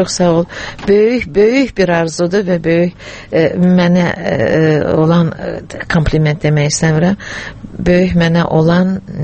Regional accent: Baku, Azerbaijan; born there; Və mən birinci nəsiləm ki, ana tərəf, ana vətənim Şuşa, ata tərəf vətənim Qəbələ olduğu halda birinci ziyalılardanam ki, Bakıda doğulmuşam.

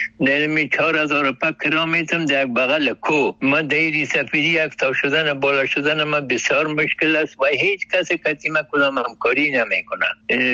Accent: Kabul, Afghanistan; 44 هستم. دیگه تا بالم دمی شهر خرابات دمی شهر کونی کابل ولایتم هست، مدبوط نایی اول دمی کوچی خرابات بین هنرمند ها تبلو شده، ما تا بالم به حساب هنرمند هستم.

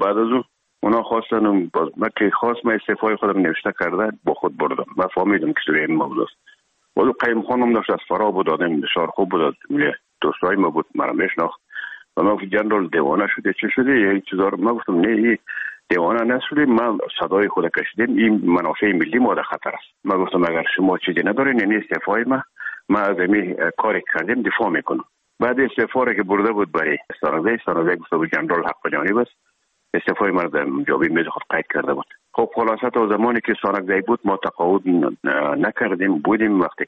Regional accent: Herat, Afghanistan; now in Kabul, Afghanistan; مدتی که ما در کابل آمدیم خوزمان از هرات که آمدیم به اکادمی نظامی

